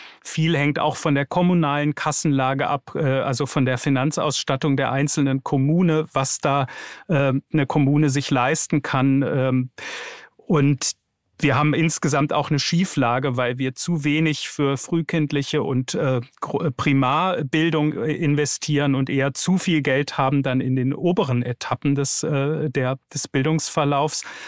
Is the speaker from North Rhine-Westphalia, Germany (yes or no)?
no; Hesse, Germany; Ich bin in Hessen groß geworden, habe dort eine Gesamtschule besucht